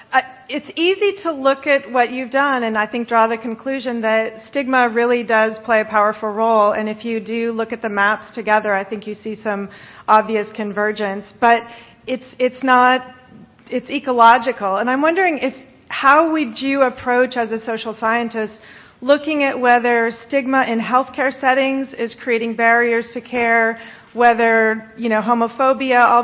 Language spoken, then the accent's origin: English; California, United States; I'm from California.